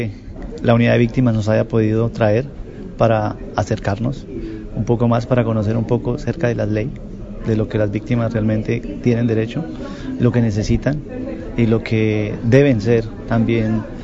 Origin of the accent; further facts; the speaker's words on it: Arauca, Colombia; now in Montreal, Canada; Vengo realmente de mi región en Colombia, Arauca, a causa de una masacre en 1998, un bombardeo, Santo Domingo, Arauca, donde murió mi mamá, mi papá, producto de la Fuerza Aérea Colombiana.